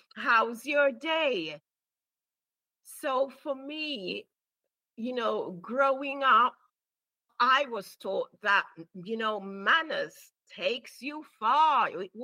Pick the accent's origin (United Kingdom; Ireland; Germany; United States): United Kingdom; Brixton, London; primary school in Brixton. Yeah, we grew up in Brixton.